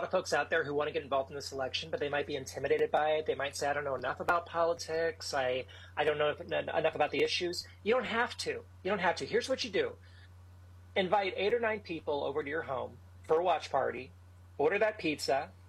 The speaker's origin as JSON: {"language": "English", "region": "Texas", "country": "United States", "said": "The great state of Texas."}